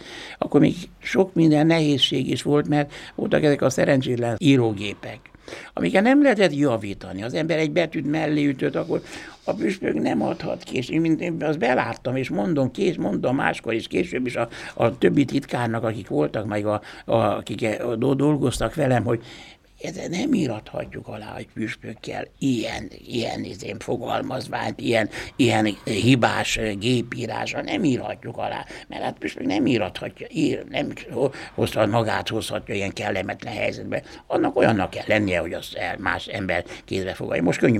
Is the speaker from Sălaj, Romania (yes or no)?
no; Beliu, Arad County, Romania; és Bélben ott nőttem fel, ott a falunak nagy része román, ugye, és akkor a hetedik osztályt is ott jártam román iskolában, mert magyar osztályokat megszüntették, és tudtam románul.